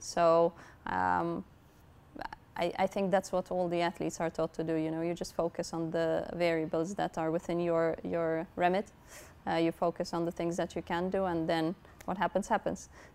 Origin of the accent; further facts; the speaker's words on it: Malta; now in Loughborough, United Kingdom; Yes, fresh fish, because I come from Malta. We have loads of seafood, which is delicious, so highly recommended.